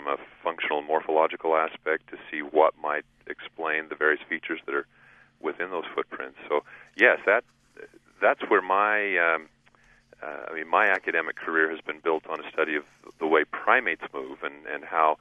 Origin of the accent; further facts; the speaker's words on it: Pacific Northwest, United States; I grew up in the Pacific Northwest, and so I was aware of some of the mythology and the folklore that surrounded the reports and the stories.